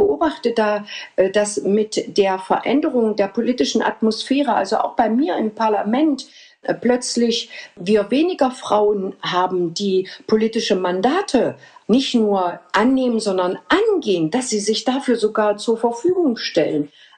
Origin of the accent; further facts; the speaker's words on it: East Germany, Germany; weil es für mich zum Beispiel als Ostdeutsche